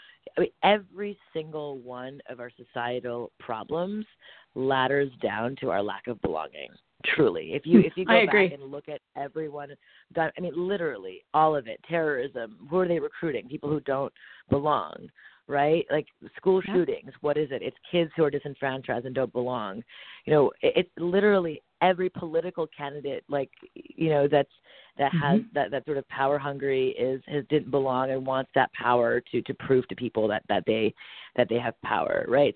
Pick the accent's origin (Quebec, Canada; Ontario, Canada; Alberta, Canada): Quebec, Canada; Montreal; my mother's Japanese, my father's from India, and I'm born and raised in Montreal, Canada.